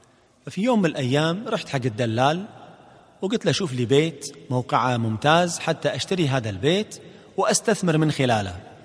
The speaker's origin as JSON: {"language": "Arabic", "country": "Kuwait", "said": "طبعا هاي باللهجة الكويتية، يعني قاعد أقول لكم يا لأن القصة صارت عندنا في الكويت"}